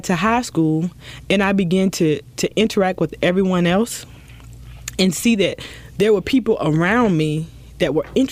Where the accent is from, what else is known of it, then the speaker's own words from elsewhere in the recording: South Carolina, United States; And I grew up in Williamsburg County, mm-hmm. King Street, South Carolina. And we were, County 45, we were the poorest county in the state of South Carolina.